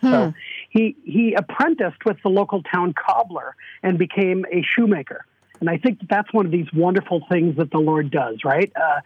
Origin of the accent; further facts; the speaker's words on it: Seattle, Washington, United States; I'm from Seattle, Washington, where she became an American citizen in 1909.